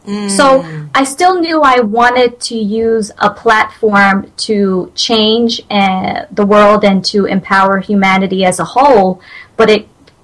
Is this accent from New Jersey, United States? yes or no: yes; New Jersey, United States; also born or lived in Trinidad and Tobago; Then I moved with my family to New Jersey, which is where I grew up. Mm-hmm. And I've been in Atlanta, Georgia for the past 4 years. And so, but I'm primarily, I call myself a Jersey girl.